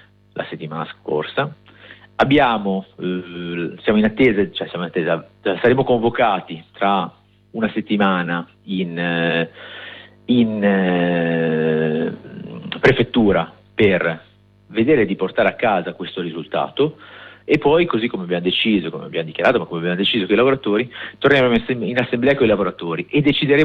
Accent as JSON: {"language": "Italian", "town": "Genoa", "region": "Liguria", "country": "Italy", "said": "Noi siamo convinti, come siamo di Genova"}